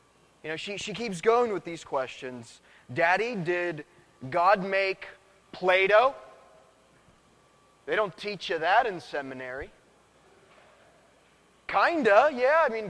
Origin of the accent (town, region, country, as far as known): Sacramento, California, United States; born or raised there